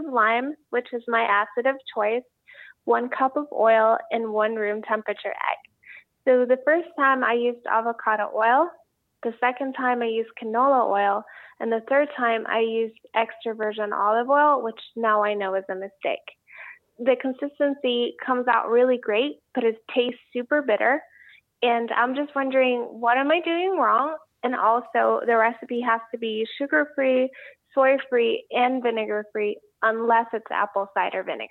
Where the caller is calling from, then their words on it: New Orleans, Louisiana, United States; I'm calling from New Orleans.